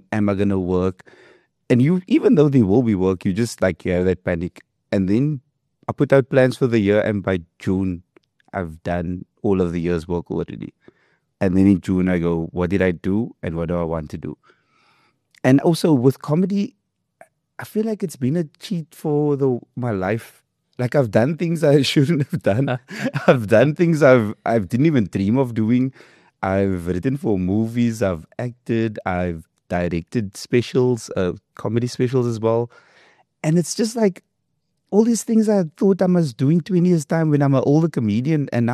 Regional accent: South Africa; I feel like as South African, sidestepping is in our genes.

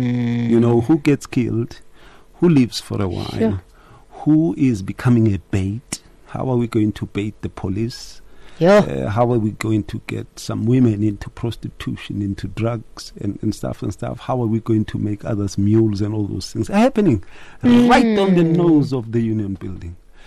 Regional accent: Secunda, Mpumalanga, South Africa; I mean, we're people from Secunda.

